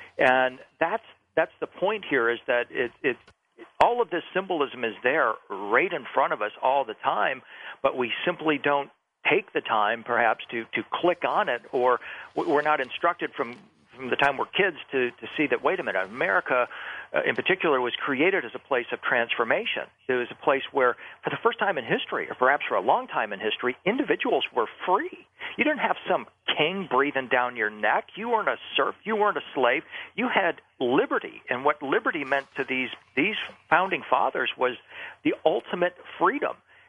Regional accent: United States; have them look down their nose at me because I'm an American.

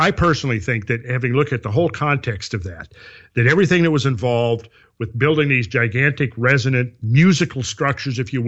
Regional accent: United States; as an American, I'm a real staunch believer in the idea of freedom

